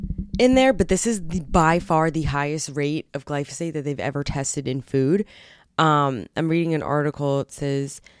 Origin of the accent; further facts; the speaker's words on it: New Jersey, United States; I'm from Jersey.